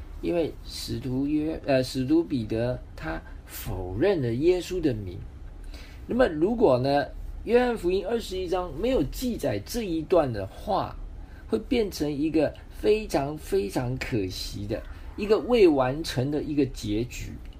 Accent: Taiwan; 我们台湾话叫做假崩红地短

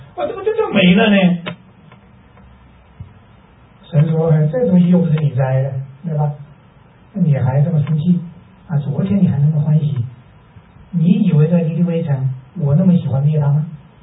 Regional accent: Wuhan, Hubei, China; 因为武汉人，我们吃热干面

